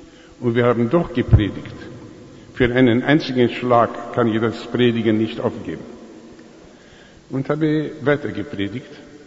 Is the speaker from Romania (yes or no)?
yes; Romania; da bekam ich einen Telefonanruf von Bukarest, von Rumänien, meinem Heimatland.